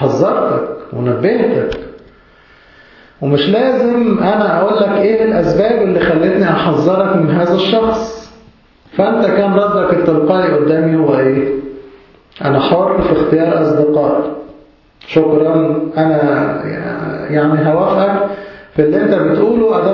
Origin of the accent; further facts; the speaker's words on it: Egypt; كلمة متأسف دي ما صعب إنها بتطلع من لساننا إحنا كمصريين